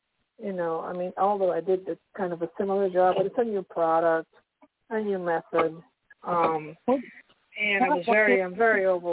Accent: Pennsylvania, United States; I'm from Pennsylvania.

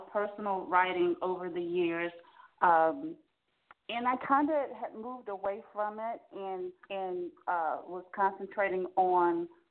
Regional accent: Jacksonville, Florida, United States; I am from Jacksonville, Florida.

